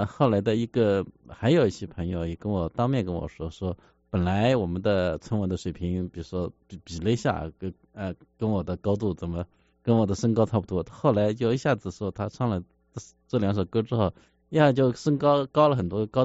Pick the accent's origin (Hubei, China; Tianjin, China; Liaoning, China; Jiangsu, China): Jiangsu, China; Suzhou; 因为这个是我家乡的就是一个艺术形式苏州评弹